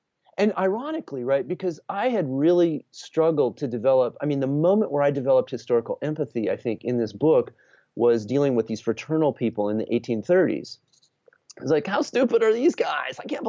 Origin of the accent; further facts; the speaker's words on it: Boulder, Colorado, United States; growing up outside of Boulder, going up to Boulder, seeing Boulder, going to New Haven, you know, and I'd never really been east.